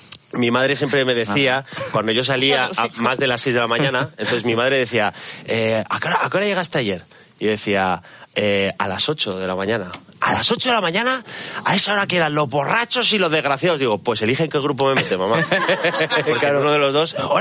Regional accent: Hospital de Órbigo, Castile and León, Spain; cuando estoy en León, en mi pueblo, en el Hospital de Órbigo, que está como a 30 kilómetros del suyo, 30 y pico

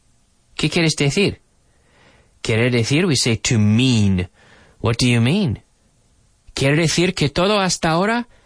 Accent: Nova Scotia, Canada; we're all recording from home, so I've decided to spend a little bit of time, in my home country because it's been so safe. Because Nova Scotia has been so safe, but now, suddenly, suddenly, we are under a COVID lockdown.

